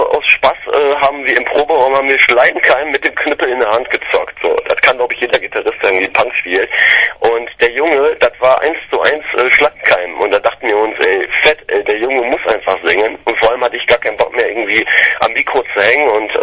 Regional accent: Duisburg, North Rhine-Westphalia, Germany; Wir kommen aus Nordrhein-Westfalen, aus dem Duisburg, aus dem tiefsten Herzen des Ruhrports, würde ich mal so sagen.

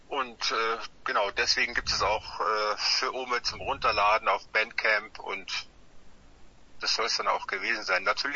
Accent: Munich, Bavaria, Germany; Und na, wir sind ja aus München, das ist ja jetzt ja auch immer weit, ne?

